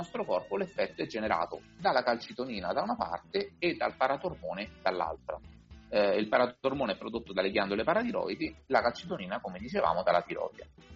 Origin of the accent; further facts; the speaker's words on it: Rome, Lazio, Italy; Io da romano posso parlare dell'acqua di rubinetto di Roma.